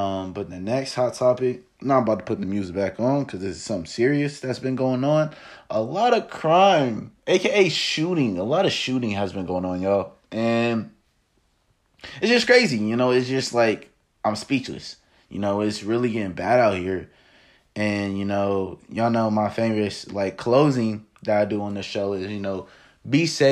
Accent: Columbus, Ohio, United States; I'm from Columbus, y'all. Let me be technical. I'm from the suburbs of Columbus.

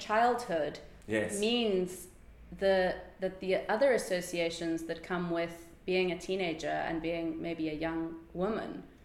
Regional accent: Plettenberg Bay, Western Cape, South Africa; I grew up in Plettenberg Bay. I was kind of in the 90s, let's say, I was a child.

